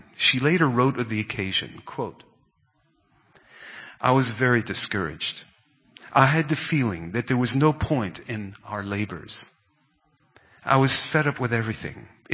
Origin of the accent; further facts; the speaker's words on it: Sa'ala, Central District, Israel; was raised, my most formative years were spent in a small town north of Tel Aviv called Sa'ala, but I grew up in the Baptist Village.